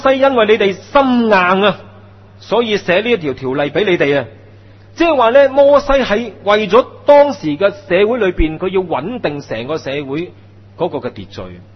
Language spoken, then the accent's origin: Cantonese; China; 我哋中国人呢有好多呢啲四字成语